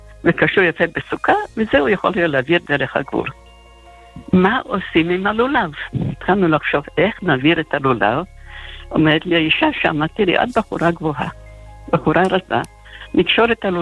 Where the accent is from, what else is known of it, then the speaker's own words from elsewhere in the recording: Ukraine; now in Israel; אני גדלתי בברית המועצות, היום זה אוקראינה, פעם זה הונגריה. נולדתי להורים ניצולי שואה, בת יחידה.